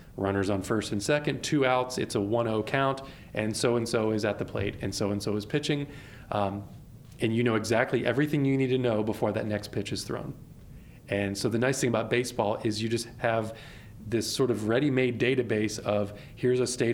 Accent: Pittsburgh, Pennsylvania, United States; because I'm from Pittsburgh.

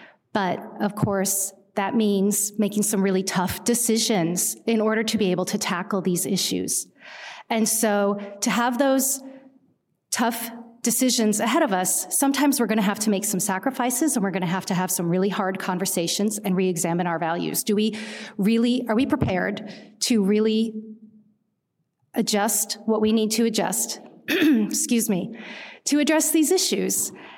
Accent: East Coast, United States; he was from Northern Indiana. I was from the East Coast. He wanted to get back home. I intended to stay on the East Coast.

